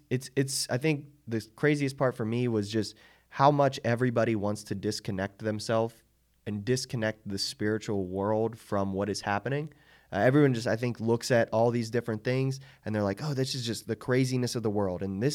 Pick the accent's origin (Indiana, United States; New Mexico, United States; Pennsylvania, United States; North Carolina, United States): Pennsylvania, United States; Pittsburgh; that's my hometown of Pittsburgh